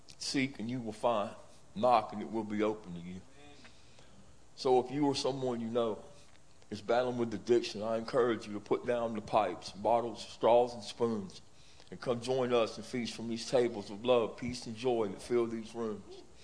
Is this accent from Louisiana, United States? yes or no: yes; Monroe, Louisiana, United States; I'm 51 years old. I'm from Monroe, Louisiana. I'm the youngest of four.